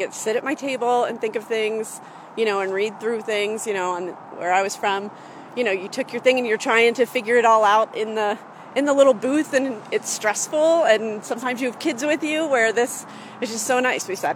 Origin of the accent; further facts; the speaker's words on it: East Coast, United States; now in Littleton, United States; I came from the East Coast where we didn't have this option.